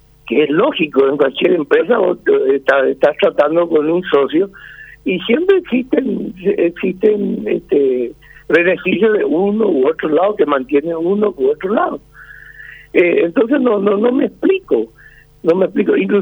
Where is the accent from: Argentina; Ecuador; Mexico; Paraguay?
Paraguay; yo como paraguayo